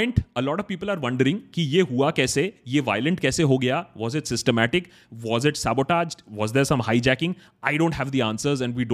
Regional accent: Uttar Pradesh, India; भाई मैं यूपी से हूं यार गालियां नहीं आती हैं क्या मुझे

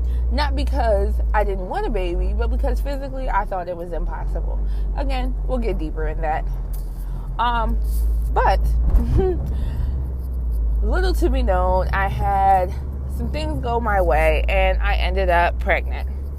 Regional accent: New Jersey, United States; now in Baltimore, United States; I am 27, soon to be 28, originally from New Jersey. My accent sucks, so this is what you're going to get. I currently live in the Baltimore, Maryland area.

